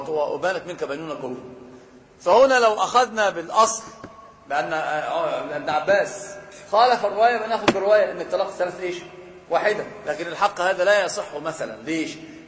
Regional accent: Egypt; احنا عندنا في مصر الاخ اللي متزوج مثلا يكون متهور جدا

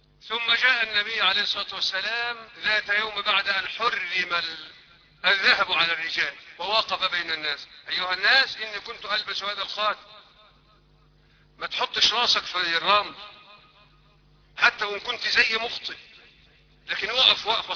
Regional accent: Egypt; اللهم اجعل بلدنا مصر بلد امن وامان ورخاء واستقرار

